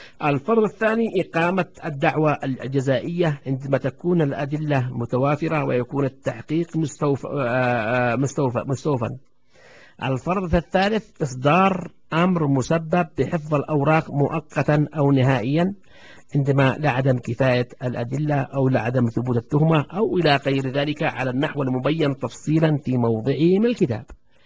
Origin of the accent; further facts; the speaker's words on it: Yemen; أو كما يصيح العامة عندنا في اليمن عندما يصيحوا حرامي حرامي